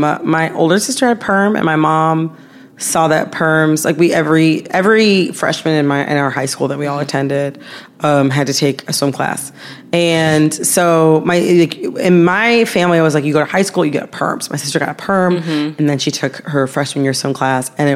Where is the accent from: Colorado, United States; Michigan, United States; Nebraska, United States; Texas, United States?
Michigan, United States; I'm from Michigan.